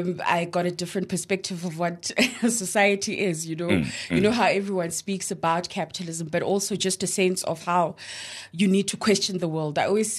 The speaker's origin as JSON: {"language": "English", "town": "Katlehong", "region": "Gauteng", "country": "South Africa", "tie": "born or raised there", "said": "So I'm from Ekurhuleni. As I've said, I grew up in Katlehong"}